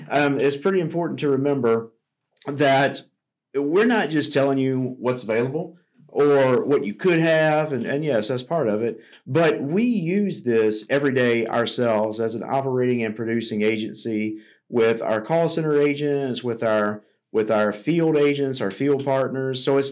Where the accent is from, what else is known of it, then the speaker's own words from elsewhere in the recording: Louisiana, United States; But what I love about it is I'm from South Louisiana. I'm not the best speller.